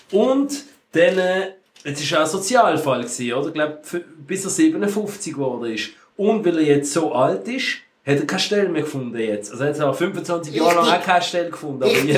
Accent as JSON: {"language": "German", "country": "Switzerland", "said": "Auch ich zum Beispiel, als Schweizer bin ich schon temporär noch immer eingestellt worden."}